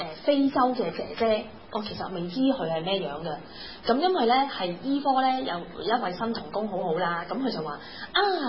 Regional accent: Hong Kong; 对我哋香港人嚟讲系食乜嘢？

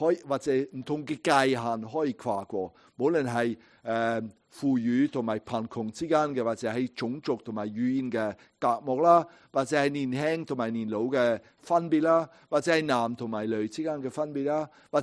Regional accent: Hong Kong; 我哋香港人當中唔少嘅人會有請家庭嘅用工

